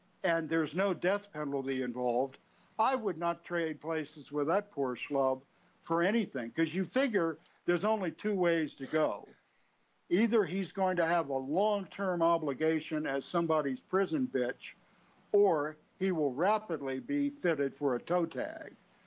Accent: Virginia, United States; Of course, now we are talking about my home state, and there's still a fair number of stupid people in Virginia

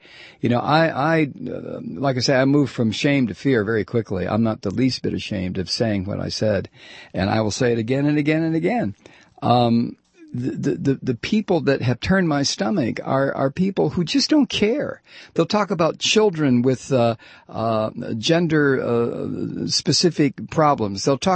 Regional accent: Jersey City, New Jersey, United States; I grew up in poverty in Jersey City, New Jersey.

